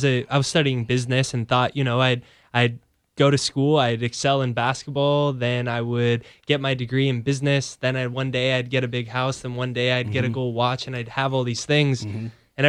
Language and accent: English; Encinitas, California, United States; Well, I was born in La Jolla, but just at the hospital. Grew up in Encinitas.